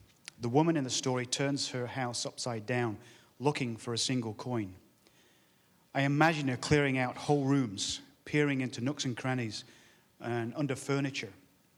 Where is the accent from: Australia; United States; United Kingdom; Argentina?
United Kingdom; England; Growing up in England in the 60s and 70s, church was and religion were part of the culture.